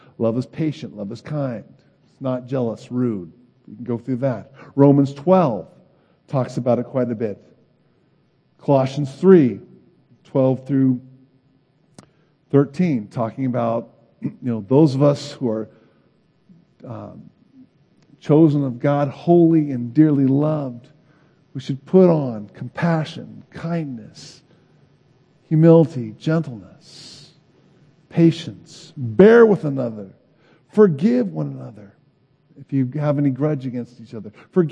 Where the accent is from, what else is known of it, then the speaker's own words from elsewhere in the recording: Midwest, United States; I know we're from the Midwest, but those things aren't natural, folks.